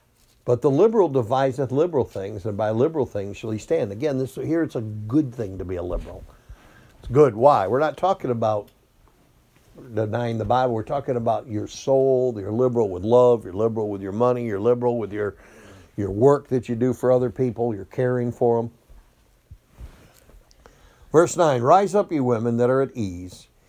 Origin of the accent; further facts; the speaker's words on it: Machias, New York, United States; I remember them all thinking that I was from the South because I was from Cattaraugus County and I had a different accent than them. Are you from the South, they'd say? And I know I'm from Machias.